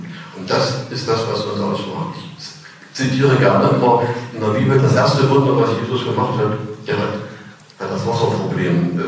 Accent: East Germany, Germany; Ich bin gelernter DDR-Bürger, ich komme aus dem Land, was es nicht mehr gibt.

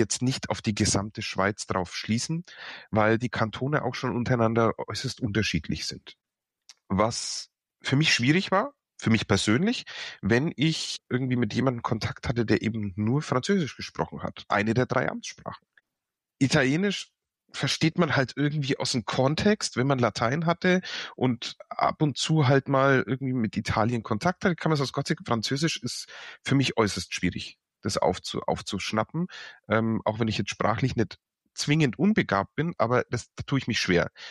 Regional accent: Bavaria, Germany; accent: Franconian; solange Sie meinen fränkischen Dialekt verstehen, ist alles in Ordnung.

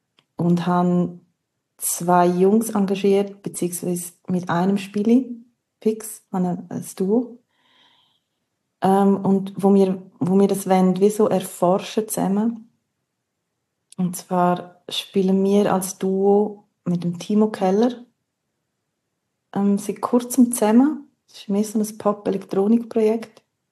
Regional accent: Graubünden, Switzerland; born or raised there

